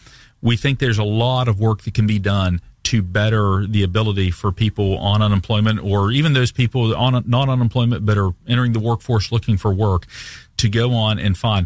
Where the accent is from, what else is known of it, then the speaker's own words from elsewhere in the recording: West Virginia, United States; I'm blessed to have been born and raised in West Virginia, lived my entire life in here.